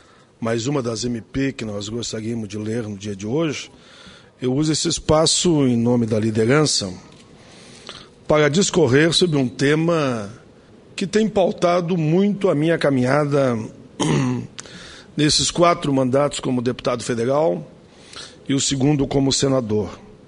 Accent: Caxias do Sul, Rio Grande do Sul, Brazil; lá na minha cidade natal, em Caxias

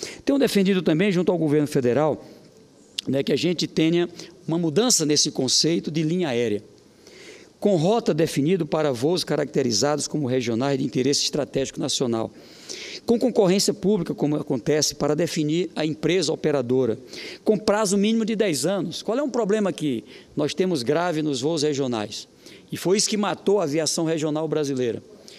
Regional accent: Piauí, Brazil; Picos, Jubuéis, Floriano, Corrente, Oeiras, lá no meu estado, já teve no passado.

